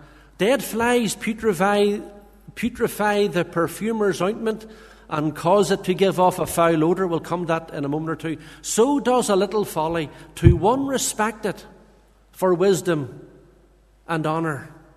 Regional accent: Lisburn, Northern Ireland, United Kingdom; And I remember growing up in Lisburn, a congregational church, and I started to attend the midweek when I was 14.

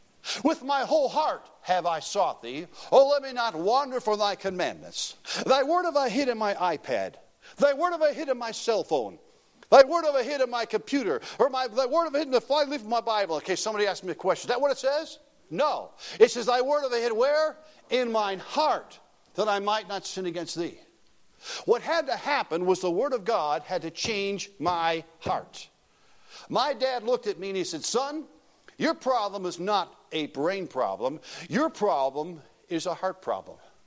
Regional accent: Chicago, Illinois, United States; Now, I was raised in the Chicago area. My grandmother lived 10 blocks from where the Wrigley Field, where the Chicago Cubs play.

